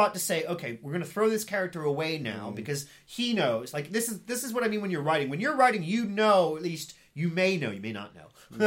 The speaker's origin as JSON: {"language": "English", "town": "Cincinnati", "region": "Ohio", "country": "United States", "tie": "born or raised there", "said": "we're both New Yorkers that grew up in Cincinnati. Yeah. You know what I mean? We were born and raised in Cincinnati, but our family is from the city and we always felt that way."}